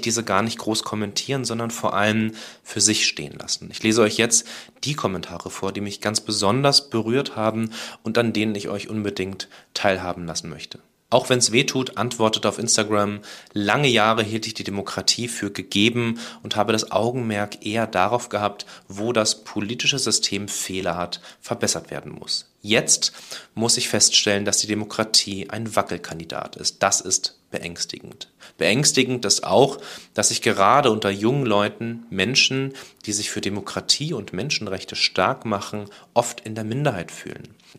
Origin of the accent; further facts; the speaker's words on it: Berlin, Germany; Ich bin ein Wendekind in Berlin aufgewachsen